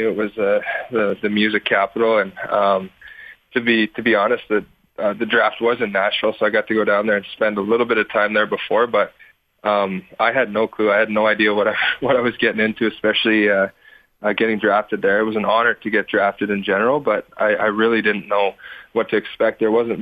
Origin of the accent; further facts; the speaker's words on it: Canada; But I guess for me, growing up in Canada, obviously the goal is to play in the NHL